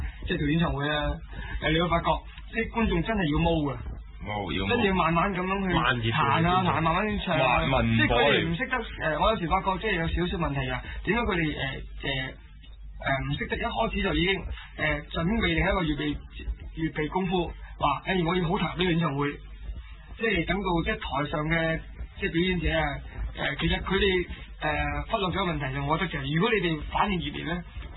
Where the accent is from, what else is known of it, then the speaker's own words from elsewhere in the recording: Hong Kong; 係始終係放過我哋香港人